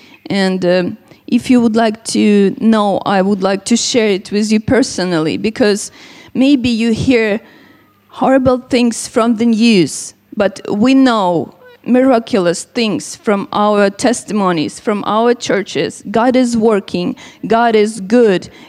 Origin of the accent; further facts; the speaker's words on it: Kharkiv, Kharkiv Oblast, Ukraine; English is a second language; We are from Kharkiv. It's the northern part of our country, and it's still hot on the map.